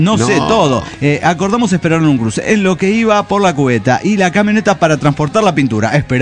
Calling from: Guadalajara, Jalisco, Mexico; Hola amigos … de Guadalajara, Jalisco, México.

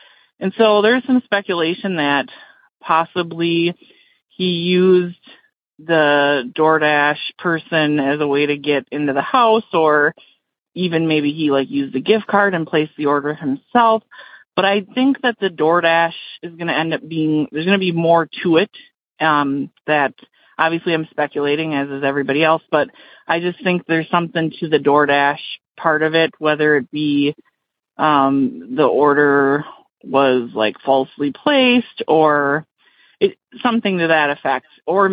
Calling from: St. Paul, Minnesota, United States; I am from Minnesota, St. Paul, Minnesota.

